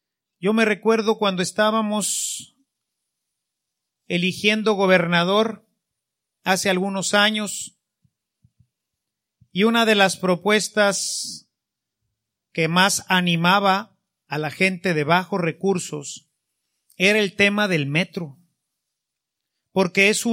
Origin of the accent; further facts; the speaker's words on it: Mexico; Dios es más poderoso cuando nosotros, unidos como mexicanos